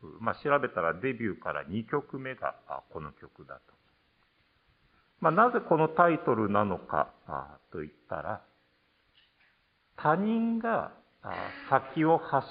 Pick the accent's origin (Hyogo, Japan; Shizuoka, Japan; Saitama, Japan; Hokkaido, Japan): Shizuoka, Japan; also born or lived in Akita; now in Omagari, Japan; 私この静岡出身ではありますけれども、静岡を離れた後半分以上の年月を雪国で過ごしてまいりました。で、特に今、まあ、未だ住んでいる大曲は秋田の中でも豪雪地帯の一つだと言われているところであり